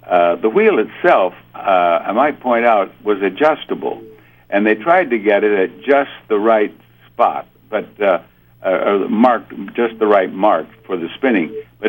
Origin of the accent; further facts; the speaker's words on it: South Dakota, United States; I grew up on the plains of South Dakota. I grew up on the Rosebud Indian Reservation, as you know.